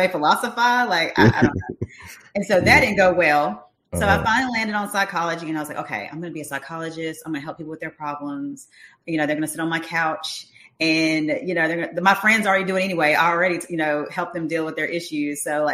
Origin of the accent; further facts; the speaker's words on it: Hickory, North Carolina, United States; But the background for me is I grew up in Hickory, North Carolina. So I'm a country girl at heart.